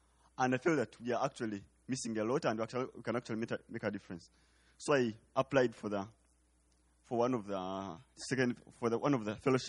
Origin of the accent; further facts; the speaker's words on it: Uganda; from Uganda.